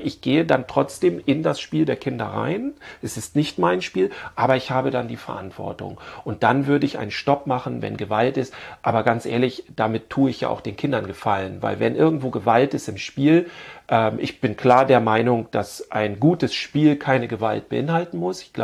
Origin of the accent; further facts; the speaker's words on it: Bad Segeberg, Schleswig-Holstein, Germany; Ich komme aus Bad Segeberg, da war Winnetou das Thema, ja, oder ist immer noch.